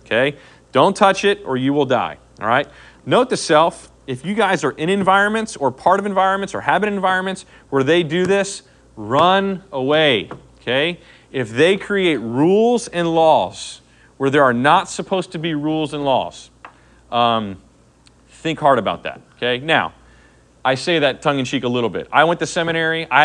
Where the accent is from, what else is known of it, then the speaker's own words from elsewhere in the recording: the South, United States; I came from the South, and they really are fans of legalism.